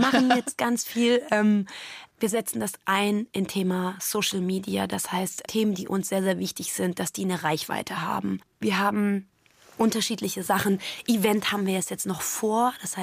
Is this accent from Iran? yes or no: yes; Iran; German is a second language; now in Germany; Ich bin aus dem Iran hier hingezogen, das 8-mal Umziehen, das Verhältnis meiner Eltern.